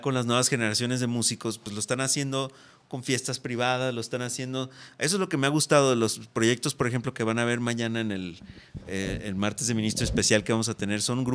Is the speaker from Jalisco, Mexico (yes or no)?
yes; Guadalajara, Jalisco, Mexico; Pero yo vengo de Guadalajara